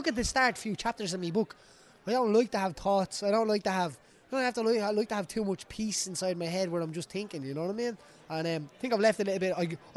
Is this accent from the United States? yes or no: no; Dublin, Leinster, Ireland; We're all from Dublin. We're not stupid.